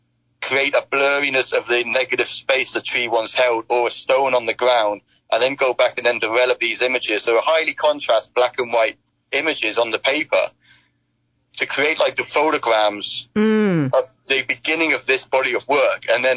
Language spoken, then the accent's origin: English; United Kingdom; However, being a British person